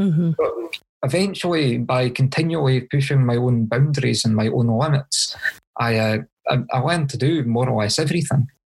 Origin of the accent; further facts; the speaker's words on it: Scotland, United Kingdom; the hospital in my hometown couldn't deal with it. It was too severe. So they put me in an ambulance and took me to Glasgow, which is also in Scotland.